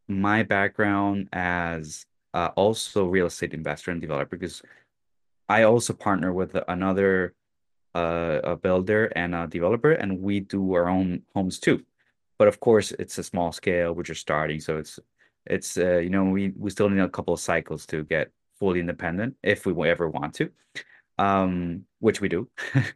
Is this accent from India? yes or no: no; Chile; now in Miami, United States; because I'm actually from Chile, my background is from Chile.